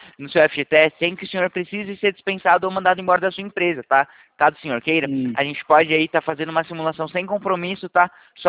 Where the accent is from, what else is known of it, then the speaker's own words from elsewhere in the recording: Itatiba, São Paulo, Brazil; Eu sou de Itatiba.